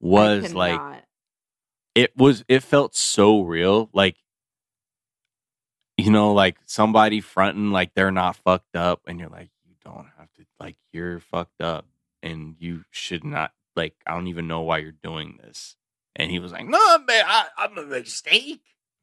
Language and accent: English; Brazil; English is a second language; I speak Portuguese. I'm from Brazil.